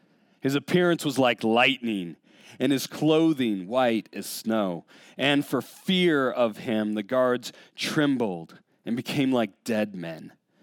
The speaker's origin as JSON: {"language": "English", "region": "Alaska", "country": "United States", "tie": "born or raised there", "said": "Now, I grew up in Alaska my whole life, and it was probably around high school or college I actually got to witness like an actual thunderstorm"}